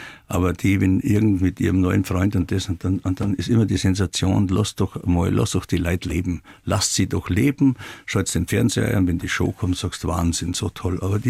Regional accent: Traunstein, Bavaria, Germany; born there; die konnte man in Traunstein ja nur im Priesterseminar machen

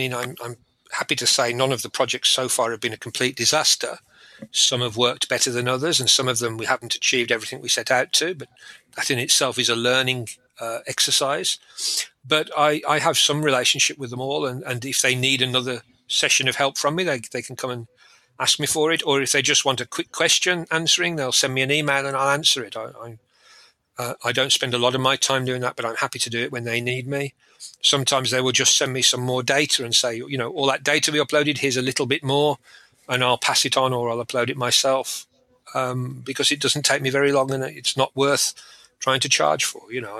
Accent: England, United Kingdom; After the event, being English, we all went to the pub for a good English beer.

